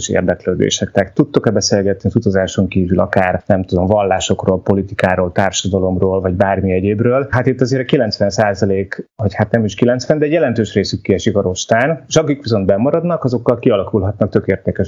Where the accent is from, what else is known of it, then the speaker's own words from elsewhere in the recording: Hungary; Egyébként hozzáteszem, azért magyarként ezt itt meg lehet élni, tehát egyetlen egy magyar turistával sem találkoztam.